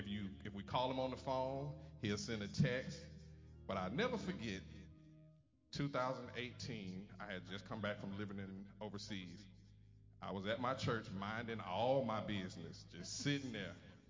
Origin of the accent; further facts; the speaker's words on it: Louisiana, United States; now in Smyrna, United States; So back when I moved in 1990 from Louisiana, I moved here to Smyrna, Georgia.